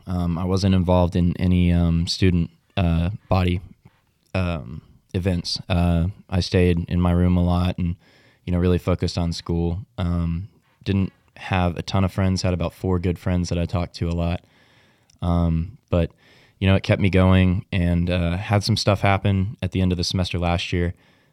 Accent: Fort Worth, Texas, United States; also born or lived in Weatherford; I was born in Fort Worth. August 12th, 2003, we lived in Weatherford. So after that, went back to Weatherford. You know, we spent a few years there. You know, parents moved. We went to Fort Worth, where I live

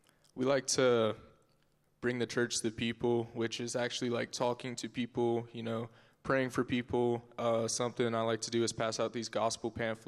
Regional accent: Opelika, Alabama, United States; also born or lived in Montgomery; I am from Opelika, Alabama, but I was born in Montgomery.

